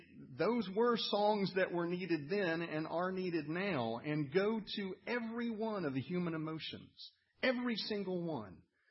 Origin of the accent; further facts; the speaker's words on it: Roswell, Georgia, United States; I remember being about 8 years old in my home church in Roswell, Georgia. I grew up in Roswell Presbyterian Church